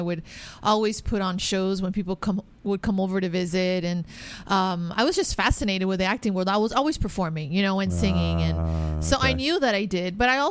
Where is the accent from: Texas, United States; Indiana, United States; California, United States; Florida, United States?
Florida, United States; Miami; I grew up in Miami. And it's interesting how you're sharing about